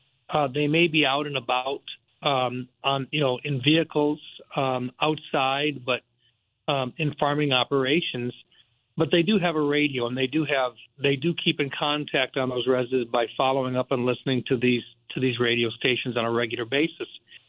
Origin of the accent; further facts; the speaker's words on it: South Dakota, United States; For, you know, I'm from South Dakota, and there are four stations in South Dakota that I were concerned with.